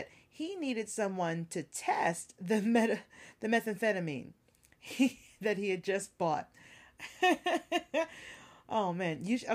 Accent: the South, United States; I'm from the South. If I order a sweet tea and you give me unsweetened tea, it's very unpleasant

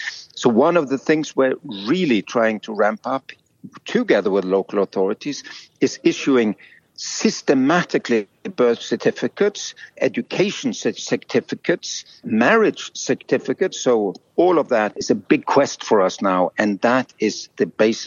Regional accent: Norway; doesn't really trickle down to the population as they would in my home country, Norway.

